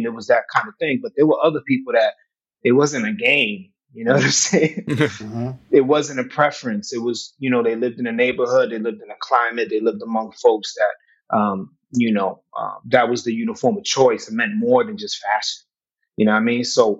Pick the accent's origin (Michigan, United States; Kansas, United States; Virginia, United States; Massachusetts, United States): Massachusetts, United States; Worcester; Again, I'm from Worcester, just to clarify.